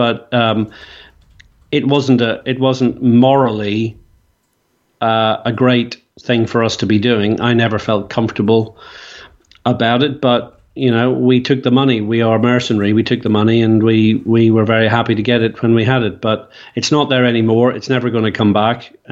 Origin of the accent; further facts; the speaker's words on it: Ireland; And I was in my home country, Ireland, yesterday, actually, speaking at a conference.